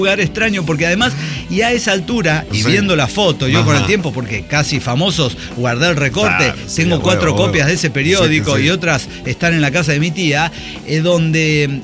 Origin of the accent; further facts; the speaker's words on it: Mexico City, Mexico; venimos de la Gustavo Amadero, allá en Chilangolandia